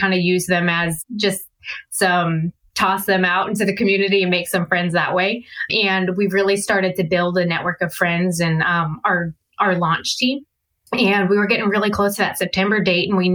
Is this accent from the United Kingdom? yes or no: no; Boston, Massachusetts, United States; now in Maine, United States; Yeah, so I'm actually from Boston originally. So New England is my home.